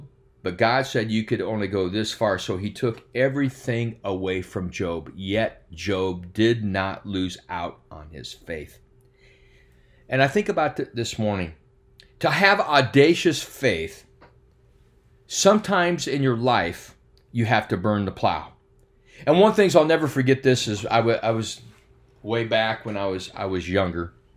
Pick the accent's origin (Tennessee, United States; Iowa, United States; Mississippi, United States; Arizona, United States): Iowa, United States; Oskaloosa; also born or lived in Des Moines; I had been born and raised in Oskaloosa, Iowa. I lived here with the exception of my first 7 years in Des Moines, Iowa with my parents